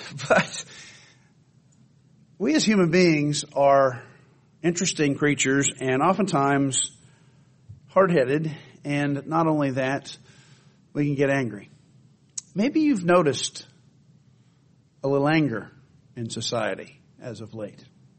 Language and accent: English; Australia; born there; As everyone here knows, I was born in Australia, and I was a pretty competitive kid.